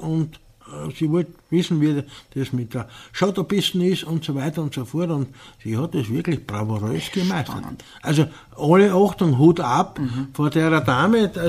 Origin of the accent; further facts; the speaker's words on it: Styria, Austria; ich bin aus der Steiermark